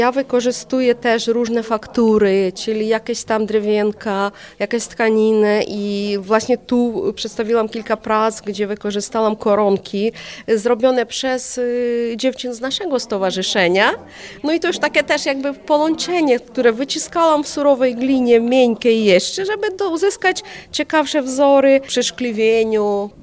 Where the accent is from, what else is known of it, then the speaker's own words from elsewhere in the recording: Ukraine; Polish is a second language; now in Kazimierz Dolny, Poland; Nie, pochodzę z Ukrainy, a mieszkam w Kazimierzu. Teraz tak odpowiadam, już prawie 8 lat.